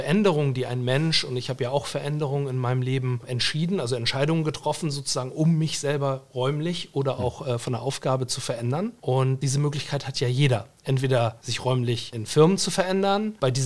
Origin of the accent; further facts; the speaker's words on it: Schleswig-Holstein, Germany; bin ich als Schleswig-Holsteiner endlich wieder im Heimatbundesland.